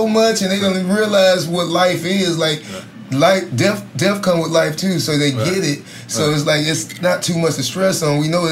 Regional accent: the South, United States; I'm from the South.

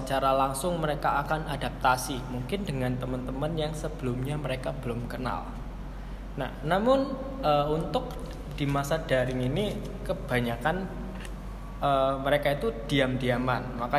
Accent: East Java, Indonesia; Jawa Timur, saya Jawa Timur.

